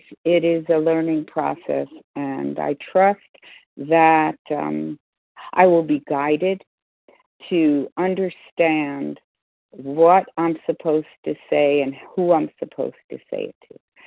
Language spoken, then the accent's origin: English; Texas, United States; I'm from Texas